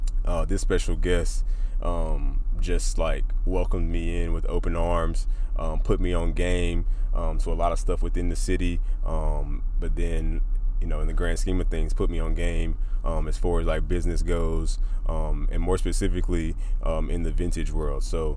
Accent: Burlington, North Carolina, United States; now in Greensboro, United States; So I made a jump to Greensboro from my hometown, Burlington, North Carolina, which is only like 30 minutes away.

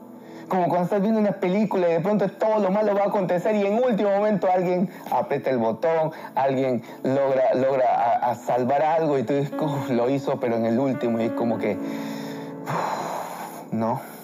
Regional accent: Tarapoto, San Martín, Peru; yo había venido 4 meses antes a Lima, yo soy de la Amazonía, de Tarapoto, una ciudad de la Amazonía de Perú.

